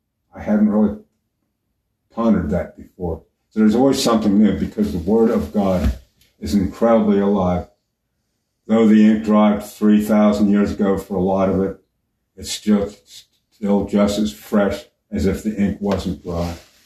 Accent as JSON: {"language": "English", "town": "Philadelphia", "region": "Pennsylvania", "country": "United States", "tie": "born there", "said": "I was born in Philadelphia, and he had a den, with books and everything"}